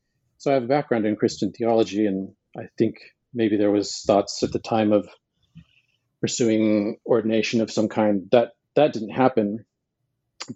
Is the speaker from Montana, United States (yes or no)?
yes; Montana, United States; born there; I was born in Montana, which really isn't what one would think of as the environment, you know, to launch a career in Islamic studies.